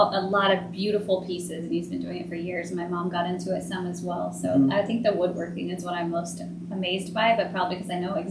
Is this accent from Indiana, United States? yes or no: yes; Indiana, United States; I was born and raised here in Hamilton County, and I moved away for a little while after college, came back